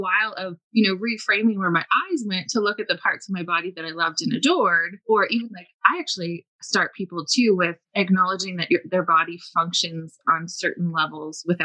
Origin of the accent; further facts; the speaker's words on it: Canada; I am Canadian.